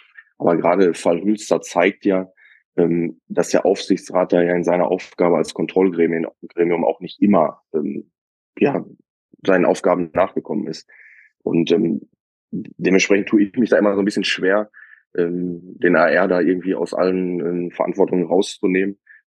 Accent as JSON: {"language": "German", "region": "North Rhine-Westphalia", "country": "Germany", "said": "Ich komme aus dem Westmünsterland"}